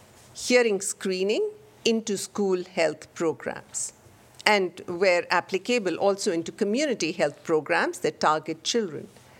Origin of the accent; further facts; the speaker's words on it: India; I can tell you from having worked for a couple of decades in my home country in India before I joined WHO that I have seen at first hand the impact of these interventions.